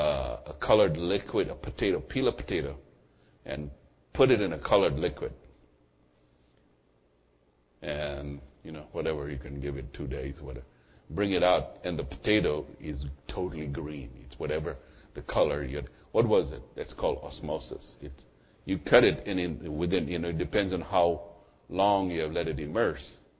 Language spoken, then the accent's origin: English; United States; and I come from the United States of America.